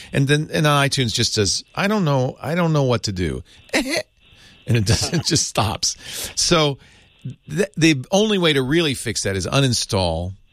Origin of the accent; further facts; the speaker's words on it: East Coast, United States; now in California, United States; See, I grew up on the East Coast, and they get the Gulf Stream, the Gulf Current coming up from the south, and so the water on the beaches in Massachusetts is warm. And then I got here in California